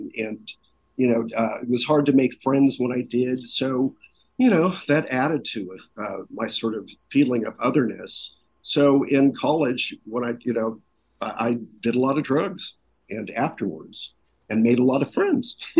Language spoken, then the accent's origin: English; Los Angeles, California, United States; also born or lived in Newport Beach; I was born in Los Angeles and lived for that time in the Valley, before that in fancy Hancock Park, before my mom met that guy with the eight kids.